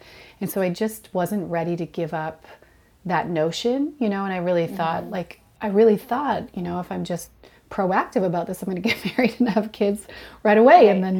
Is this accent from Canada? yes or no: yes; Canada; I do feel really fortunate that I grew up in Canada